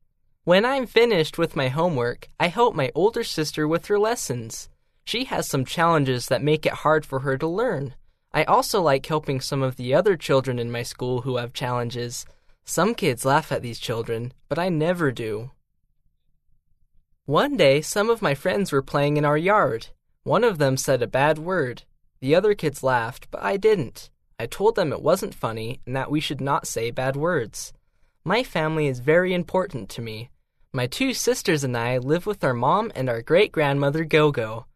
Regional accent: Zimbabwe; … from Zimbabwe.

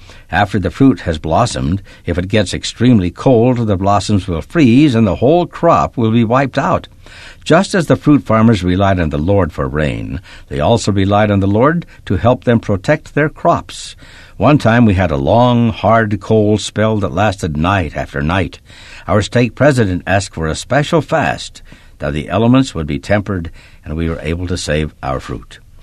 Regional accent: Colonia Dublan, Chihuahua, Mexico; I was born and raised in Colonia Dublon, one of the Latter-day Saint pioneer colonies in northern Mexico.

